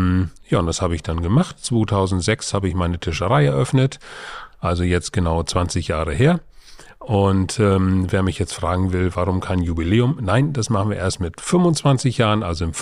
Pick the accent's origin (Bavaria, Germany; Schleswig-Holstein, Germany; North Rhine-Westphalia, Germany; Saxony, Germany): Schleswig-Holstein, Germany; Ich bin gebürtiger Dithmarscher, also ein Urindianer, wie meine Frau immer von mir sagt. Ich bin hier zur Schule gegangen, aufgewachsen, wohne immer noch in meinem Elternhaus oder wieder in meinem Elternhaus.